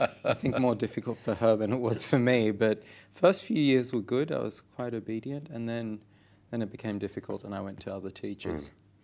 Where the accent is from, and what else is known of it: Sydney, New South Wales, Australia; born or raised there; also born or lived in Odessa